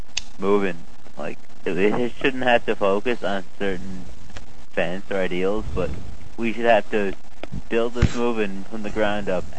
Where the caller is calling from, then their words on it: Nova Scotia, Canada; I'm calling from Nova Scotia, Canada